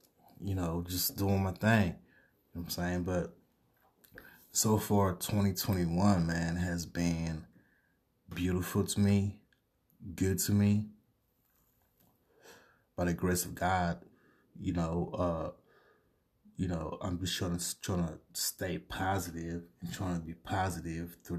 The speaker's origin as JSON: {"language": "English", "town": "San Diego", "region": "California", "country": "United States", "said": "I mean, I'm from San Diego, California, straight up. That's all day."}